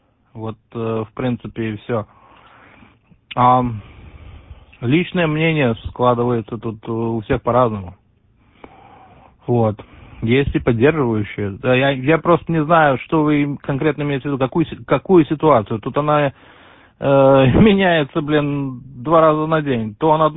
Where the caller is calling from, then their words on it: Connecticut, United States; Штат Коннектикут, Восточное побережье.